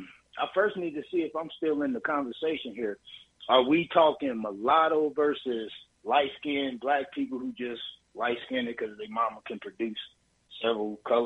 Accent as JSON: {"language": "English", "region": "the South", "country": "United States", "tie": "born or raised there", "said": "here's some things I noticed growing up in the Bible Belt down there in the South."}